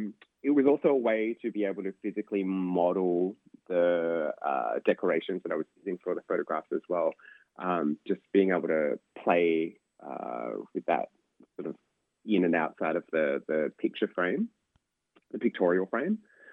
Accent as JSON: {"language": "English", "country": "Australia", "tie": "born or raised there", "said": "my position growing up in Australia with the influence of the Thai mum."}